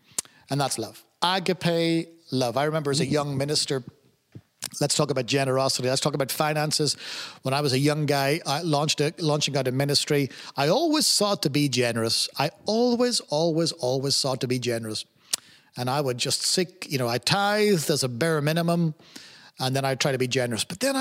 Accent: Ireland; And of course, being Irish, I liked them.

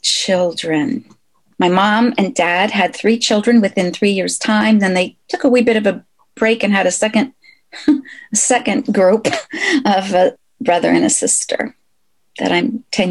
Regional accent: Albany, Oregon, United States; I was born in Albany, Oregon. That's where I went to elementary school, junior high, Kalapulya, and Albany Union High School.

